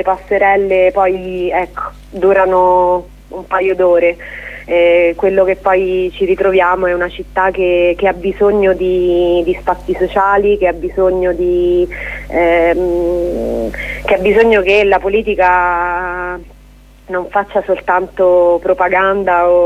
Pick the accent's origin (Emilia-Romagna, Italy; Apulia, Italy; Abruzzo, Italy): Abruzzo, Italy; L'Aquila; se ti ci abitui come aquilana che ci vive, è ancora difficile non vederla come una città